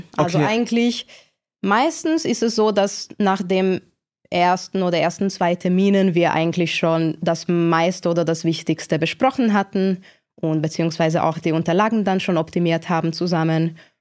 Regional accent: Hungary; first language Hungarian; German is a second language; moved away; also ich komme ja ursprünglich aus Ungarn, deswegen meine Muttersprache ist Ungarisch.

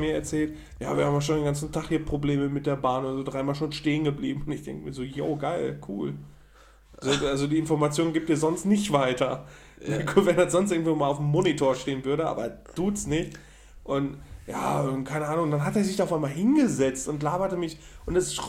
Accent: North Rhine-Westphalia, Germany; Also Münsterland. Das ist also die Ecke, wo ich groß geworden bin.

